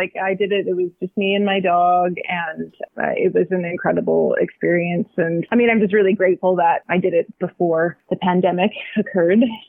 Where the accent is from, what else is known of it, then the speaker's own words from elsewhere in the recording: Edmonton, Alberta, Canada; also born or lived in Kamloops; I was born and raised in Edmonton, and then I lived 10 years in Kamloops.